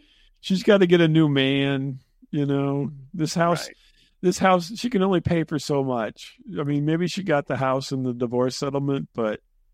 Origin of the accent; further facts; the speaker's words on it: Midwest, United States; I grew up in the Midwest.